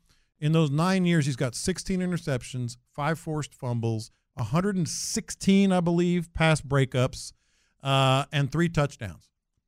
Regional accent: San Antonio, Texas, United States; I grew up in San Antonio.

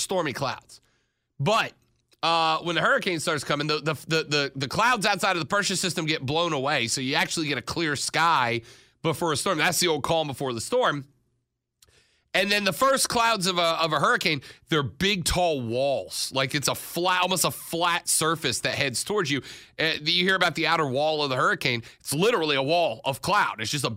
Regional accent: Florida, United States; Yeah, well, I come from Florida. Not a lot of those hanging around the beach.

